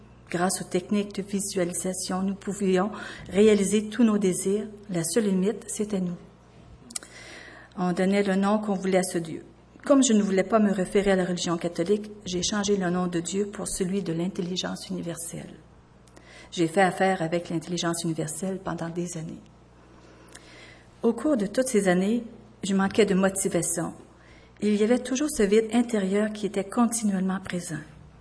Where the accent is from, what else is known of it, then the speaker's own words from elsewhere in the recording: Loretteville, Quebec, Canada; born there; Je suis née à Québec, plus précisément à Loretteville.